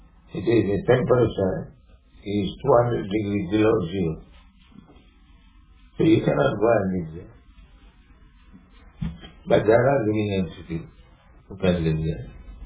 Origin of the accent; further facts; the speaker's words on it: India; English is a second language; It's like we are Indian, we cannot tolerate such strong, but it comes thinking. Cool. Similarly, in India, you cannot tolerate the scorching heat.